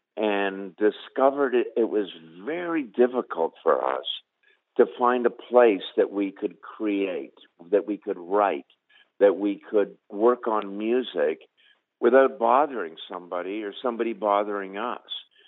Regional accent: Canada; Well, after I broke the barrier of being a Canadian in a Southern rock and roll band

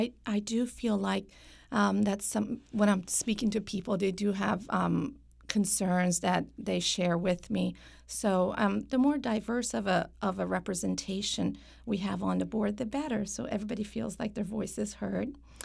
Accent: Virginia, United States; also born or lived in Iran; So, as you mentioned, I am an immigrant. I was born in Iran, but I grew up in Virginia. So I was in Southern Virginia, Hampton area at first, and then Northern Virginia.

